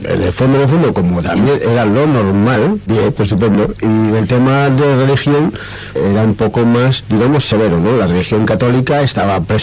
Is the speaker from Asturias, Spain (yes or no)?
no; Barcelona, Catalonia, Spain; Me crié en Barcelona, que fue una de las zonas más castigadas. Mi familia es inmigrante de interior, somos leoneses